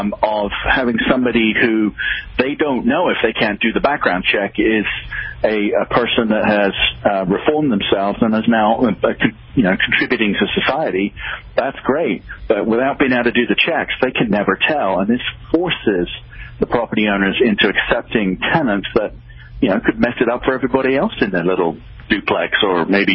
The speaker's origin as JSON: {"language": "English", "region": "England", "country": "United Kingdom", "moved": "yes", "said": "I'm from England originally"}